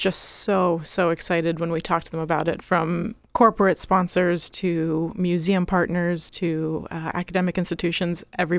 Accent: Washington, District of Columbia, United States; I grew up in Washington, D.C., and I visited a lot of museums

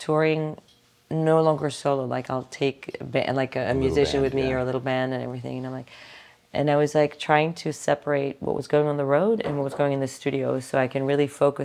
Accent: New York, United States; I thought about the situation of being a New Yorker and being an artist.

